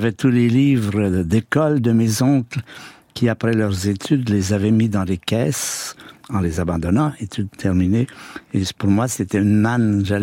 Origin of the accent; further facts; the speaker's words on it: Quebec, Canada; Au Québec, près de Montréal, ouais. Un endroit qui s'appelle le lac Saint-Louis.